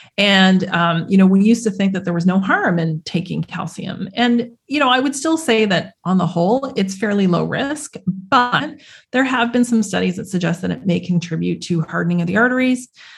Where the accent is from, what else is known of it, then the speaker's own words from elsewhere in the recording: Canada; where I grew up in Canada. I don't think we've ever actually seen a yam.